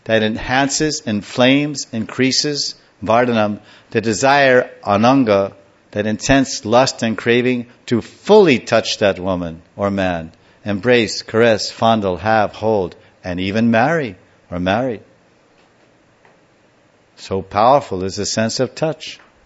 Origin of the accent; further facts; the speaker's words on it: United States; But I'm an American from 60 years.